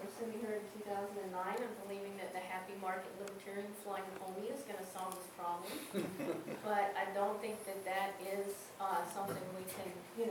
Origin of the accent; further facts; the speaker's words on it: the South, United States; although I am from the South